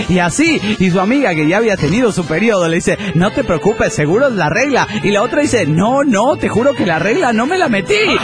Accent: Guadalajara, Jalisco, Mexico; de Guadalajara.

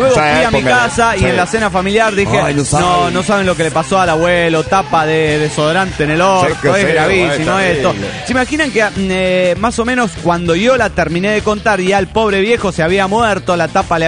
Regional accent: Guadalajara, Jalisco, Mexico; en mi tierra y en cuando vivía allí en mi tierna infancia en Guadalajara

